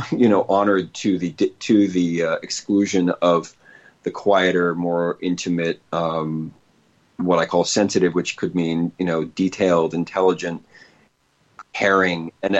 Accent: San Francisco, California, United States; Well, the family, yeah, it was a California upbringing in all of that might imply. I grew up in San Francisco

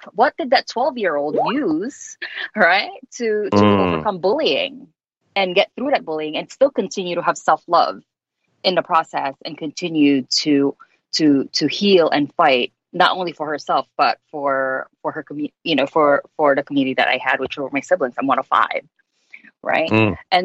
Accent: Philippines; now in United States; but even more so to me in the Philippines, growing up in the Philippines, women are supposed to be subservient to men and, you know, all of that. And so when I migrated to the U.S., I recognized the freedom and the ability of my gender here

